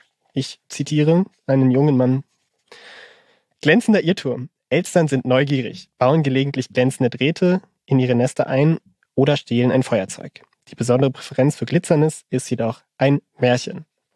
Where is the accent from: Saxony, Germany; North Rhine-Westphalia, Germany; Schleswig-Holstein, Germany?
Saxony, Germany; born there; Aus meiner Geburtsstadt in der Oberlausitz gibt es auch die Sage Krabbert.